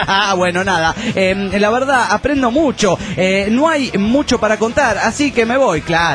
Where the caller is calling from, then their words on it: Valencia, Carabobo, Venezuela; de Valencia, Venezuela.